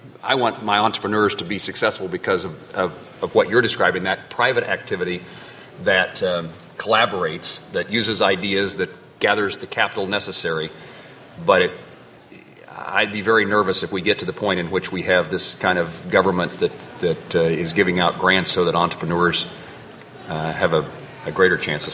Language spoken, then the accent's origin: English; Kansas, United States; I'm touring a business every week in my home state of Kansas